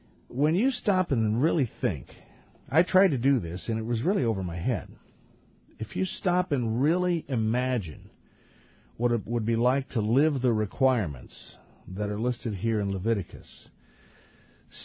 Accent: United States; And as an American, I would have a problem with that.

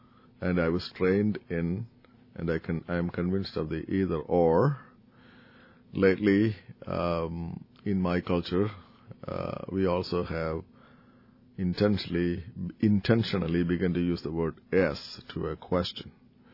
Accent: Kerala, India; English is a second language; moved away; I mentioned my home state being Kerala, where we speak a language.

